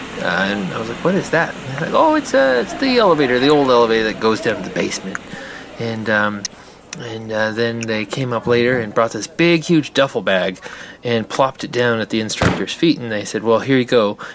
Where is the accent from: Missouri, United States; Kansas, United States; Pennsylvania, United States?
Kansas, United States; Lenexa; I am from Lenexa, Kansas, near Kansas City.